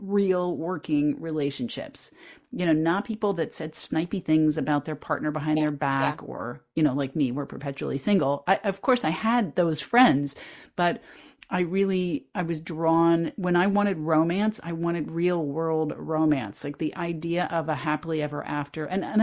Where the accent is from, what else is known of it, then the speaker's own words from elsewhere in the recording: Pittsburgh, Pennsylvania, United States; You know, I'm from Pittsburgh. That's where I was the religion editor, the bridal editor, and the dating columnist, you know, all at the same time.